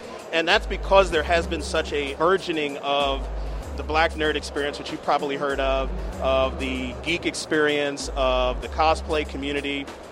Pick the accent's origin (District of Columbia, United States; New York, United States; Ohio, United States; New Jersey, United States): District of Columbia, United States; Washington; I am from Washington, D.C.